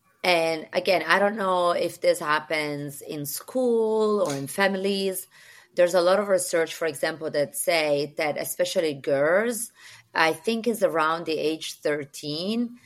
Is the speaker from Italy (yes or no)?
yes; Sardinia, Italy; English is a second language; moved away as an adult; now in New York, United States; I left my island where I grew up in Sardinia, for the first time at age 18. Mm-hmm. I learned basic English in college, and I didn't become sort of fluent until I was 28. And now I'm living in New York with my family